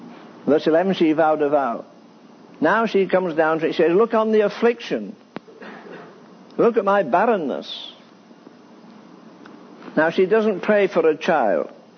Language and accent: English; England, United Kingdom; Yeah, I'm from England.